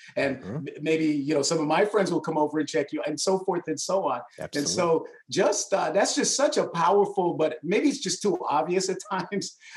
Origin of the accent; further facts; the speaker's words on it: New York, United States; also born or lived in Connecticut; I grew up in New York and Connecticut.